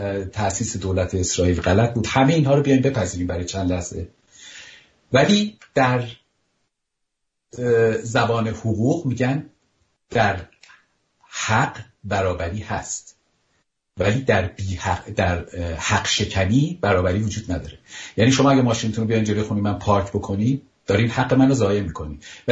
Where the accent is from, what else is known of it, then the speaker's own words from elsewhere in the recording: Iran; اینا فهمیدن ما ایرانی هستیم،